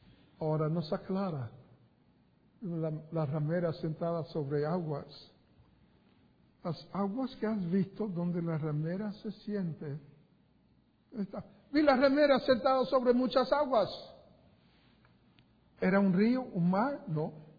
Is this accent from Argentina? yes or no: no; Puerto Rico; accent: Puerto Rican; Yo no hablo griego y ustedes lo pueden ver. Tengo un acento puertorriqueño.